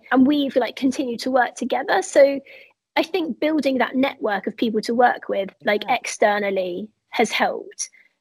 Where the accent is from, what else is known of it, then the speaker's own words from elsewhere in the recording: United Kingdom; like for me, I identify as white British.